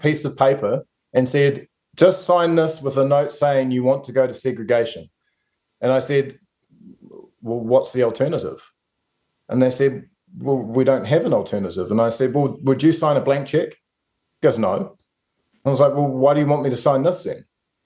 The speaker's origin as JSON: {"language": "English", "town": "South Auckland", "region": "Auckland", "country": "New Zealand", "tie": "born or raised there", "said": "they were a lot like some of the guys I grew up with in South Auckland."}